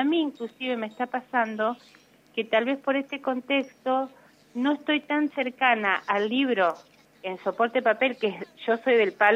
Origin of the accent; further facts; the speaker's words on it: Victorica, La Pampa, Argentina; yo soy de Victorica